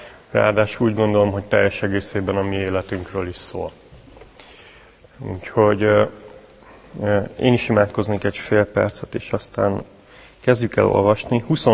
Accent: Debrecen, Hajdú-Bihar, Hungary; moved away as an adult; én egyébként debreceni vagyok. Ott születtem. oda jártam iskolába. 18 éves koromig Debrecenben éltem. Az Ady Endre gimnáziumba jártam.

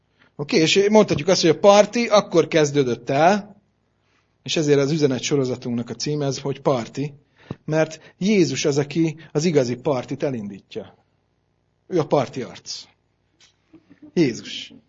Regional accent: Budapest, Hungary; én budapesti vagyok. Itt nőttem fel világ életemben, ide tartozom. Budapesti vér csörgedezik ezen.

